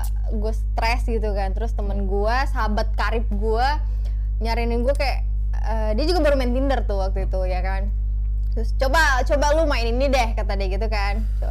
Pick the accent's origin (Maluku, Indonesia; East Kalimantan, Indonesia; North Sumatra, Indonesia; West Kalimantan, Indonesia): North Sumatra, Indonesia; Medan; Gue asli Medan kan, jadi gue waktu itu masih di Medan.